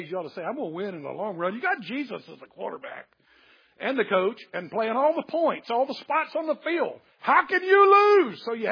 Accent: McEwen, Tennessee, United States; born or raised there; also born or lived in Nashville

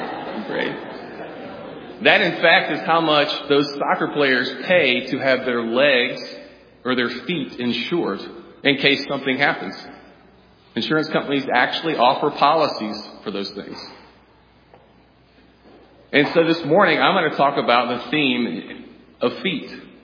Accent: the South, United States; I grew up in the South, actually. And in the South, we just didn't take our shoes off when we walked into somebody's house.

